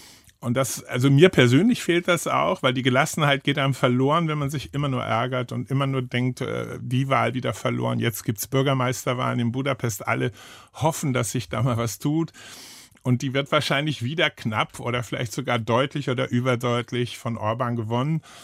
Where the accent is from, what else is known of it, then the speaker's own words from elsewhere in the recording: West Germany, Germany; auch ich als Westdeutscher fand dieses Land viel freier als Hamburg oder Bielefeld.